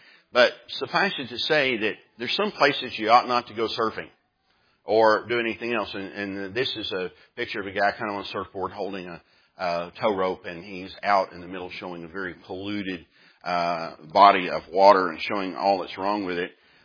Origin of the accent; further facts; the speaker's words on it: Slaton, Texas, United States; I spent part of my days growing up in West Texas. And in Slayton, Texas, which is 16 miles south of Lubbock, there's nothing out there but flat cotton fields.